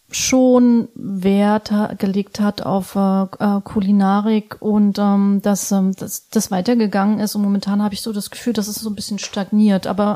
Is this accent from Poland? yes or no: no; Berlin, Germany; ich bin ja geborene Berlinerin.